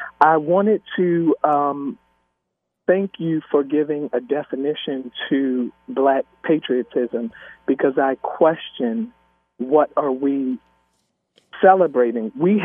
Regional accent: United States; It wasn't until I was 22 years old that I had my first realization that I am an American.

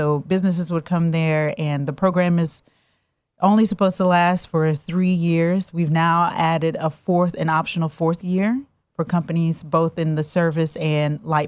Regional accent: New Orleans, Louisiana, United States; also born or lived in Chatsworth, Georgia; Yes. Yes, I'm from New Orleans originally.

